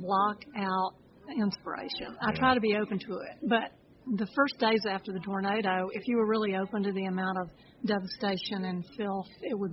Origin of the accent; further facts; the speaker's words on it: Alabama, United States; goes back to my growing up in Alabama, where I ran around in the woods kind of like a feral child